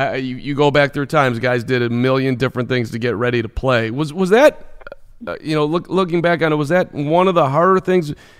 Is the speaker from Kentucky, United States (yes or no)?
no; Chicago, Illinois, United States; so when I was 11 years old in 1984, growing up in Chicago